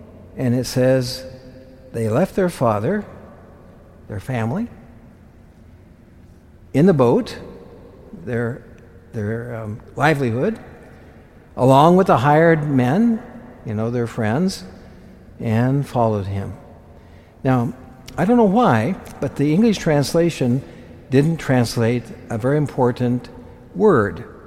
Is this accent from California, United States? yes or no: no; Concordia, Kansas, United States; I'm from Kansas, a little hick town of 6,000 people. I couldn't imagine coming to Philadelphia when I was a kid, you know. Nowhere place. You never heard of it. Any of you never heard of Concordia, probably.